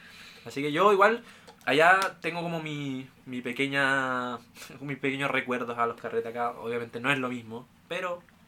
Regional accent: Chile; en mi grupo de amigos con los que yo me junto somos 2 chilenos

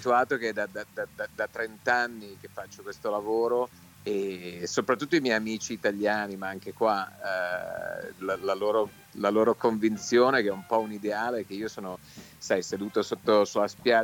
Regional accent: Milan, Lombardy, Italy; now in Los Angeles, United States; Io sono nato e cresciuto a Milano e adesso sono 30 anni che vivo a Los Angeles, quindi ho perso un po', me la cavo ancora con l'italiano scritto, ma il parlato lo uso rarissimamente.

